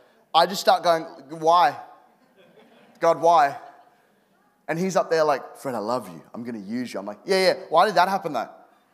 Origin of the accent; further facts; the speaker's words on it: Brisbane, Queensland, Australia; I'm from Brisbane and I am married to a lovely lady called Anna.